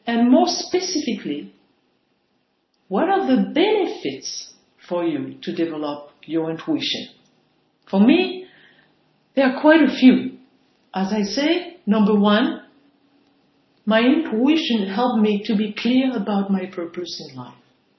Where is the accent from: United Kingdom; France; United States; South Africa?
France; I was raised in France and I was raised Catholic.